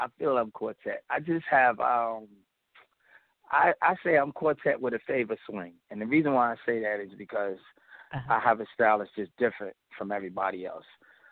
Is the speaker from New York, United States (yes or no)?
yes; Queens, New York, United States; also born or lived in Brooklyn; now in Long Island, United States; Well, I was born in Brooklyn. I was born in Brooklyn and raised in Queens, and then later on in the years, I moved to Long Island.